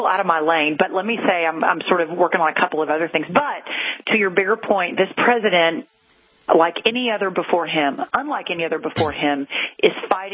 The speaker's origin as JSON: {"language": "English", "region": "Texas", "country": "United States", "said": "and by the way, I came from Texas. I'm now at the White House sort of bringing the Texas model, I like to think."}